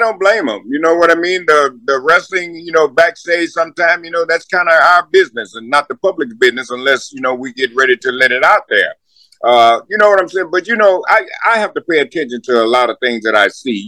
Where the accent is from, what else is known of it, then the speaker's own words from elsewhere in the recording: the South, United States; Because when I went there, you know, I came from the South.